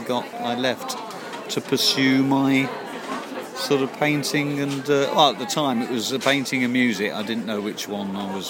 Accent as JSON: {"language": "English", "region": "East Midlands", "country": "United Kingdom", "said": "and I am originally from Derbyshire."}